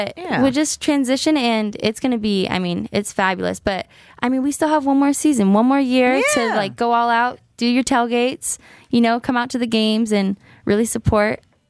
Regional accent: Watsonville, California, United States; So I am from Watsonville, California. It's near Santa Cruz. Okay. I grew up a Raider fan.

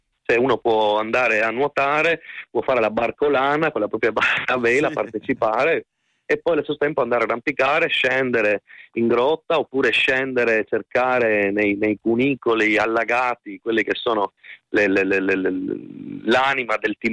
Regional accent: Trieste, Friuli-Venezia Giulia, Italy; noi, io sono triestino, sì. siamo una città di mare oppure no?

